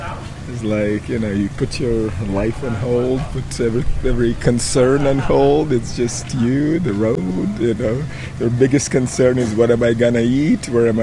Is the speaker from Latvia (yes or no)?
yes; Latvia; also born or lived in Chicago; You know, I grew up in Latvia. I went to college in Chicago. All these places, you know, super super flat.